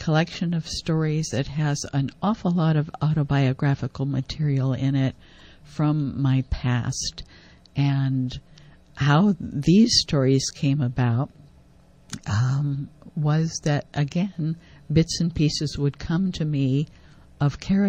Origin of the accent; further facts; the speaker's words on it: Iowa, United States; I grew up in Iowa, and something about small town Iowa, I just knew there was something more to the world than